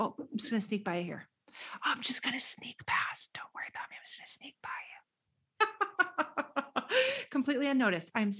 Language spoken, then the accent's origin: English; Minnesota, United States; now in Canada; when I was growing up in Minnesota